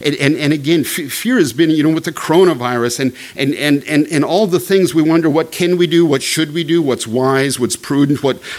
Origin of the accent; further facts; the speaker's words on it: Canada; You know, as a Canadian, I always think, you know, if the ice would melt up north, it'd be kind of a good thing.